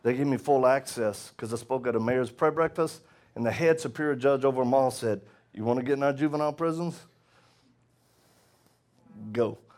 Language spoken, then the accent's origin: English; Louisiana, United States; I'm from Louisiana, just in case y'all not know that.